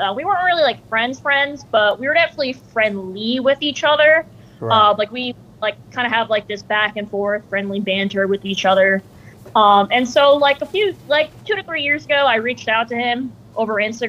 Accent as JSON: {"language": "English", "region": "New Jersey", "country": "United States", "said": "Oh, I'm from New Jersey."}